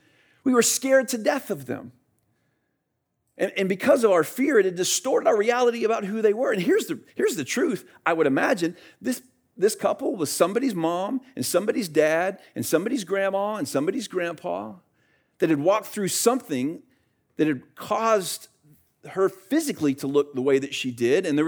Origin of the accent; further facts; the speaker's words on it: Leesburg, United States; I grew up in Leesburg, just up the road, and literally right behind our house was some woods that were right about 100 acres. I grew up right next to the 100-acre woods, all right?